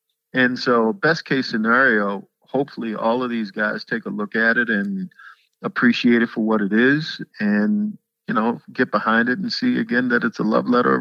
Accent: Annapolis, Maryland, United States; I come from Annapolis, Maryland, and I used to think everybody in Hollywood is a genius.

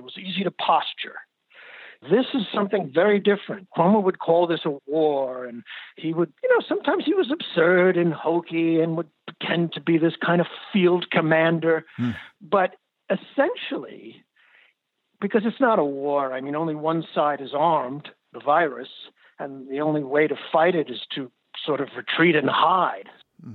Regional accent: New York, United States; Well, as a New Yorker, and many of us in New York

